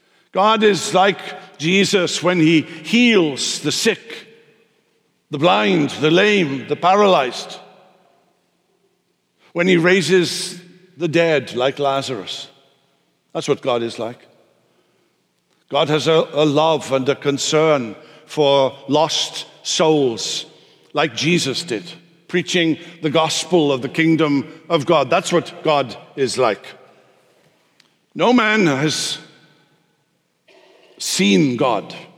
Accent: the South, United States; accent: southern; if you don't remember anything that I said because of my southern accent, I want you to remember this.

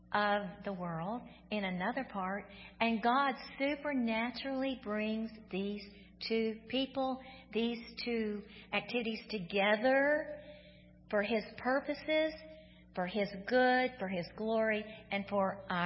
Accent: Houston, Texas, United States; I grew up in Houston, Texas, the oldest of four girls in a wonderful Christian home

